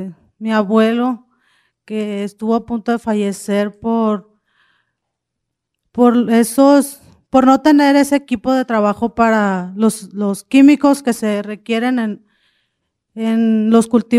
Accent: Sonora, Mexico; vengo del estado de Sonora, hija de jornaleros migrantes originarios del estado de Oaxaca.

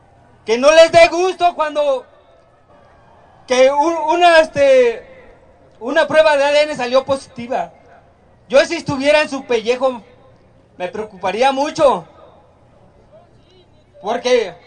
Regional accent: Mexico; Esos somos los mexicanos que ayudan al prójimo cuando sufre.

